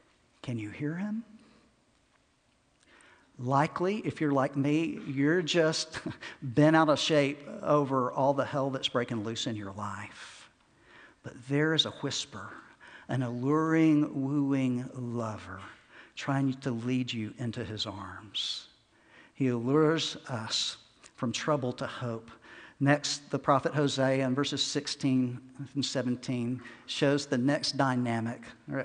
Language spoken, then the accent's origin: English; Texas, United States; I grew up in Texas. Everything's flat there.